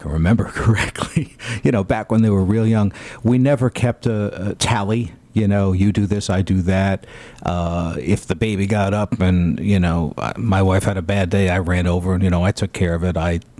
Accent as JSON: {"language": "English", "region": "New York", "country": "United States", "said": "We both came from a small town. We started dating in high school and broke up, got back. We're both from New York. I moved down to D.C. to go to school."}